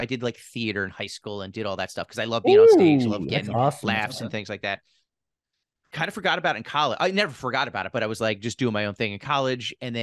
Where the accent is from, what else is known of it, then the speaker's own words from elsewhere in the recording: Pennsylvania, United States; So I was – I grew up in Philly, outside of Philly, and I always loved stand-up.